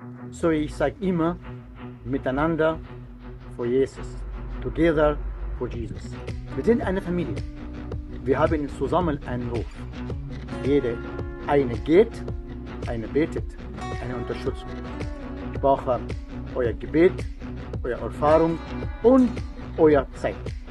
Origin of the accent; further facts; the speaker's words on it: Egypt; German is a second language; moved away as an adult; now in Austria; ich komme aus Ägypten. Ich bin bekehrt seit ungefähr 35 Jahren in Ägypten durch ein Ex-Muslim.